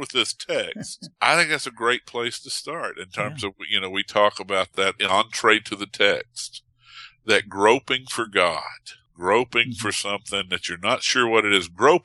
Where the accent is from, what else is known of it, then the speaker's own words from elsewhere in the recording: North Carolina, United States; I'm going to work a pig in there somewhere, because I am from North Carolina.